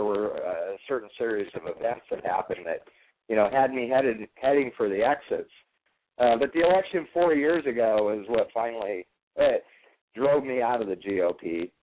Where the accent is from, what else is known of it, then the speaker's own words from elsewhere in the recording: Iowa, United States; I started out at the precinct level in my home state of Iowa.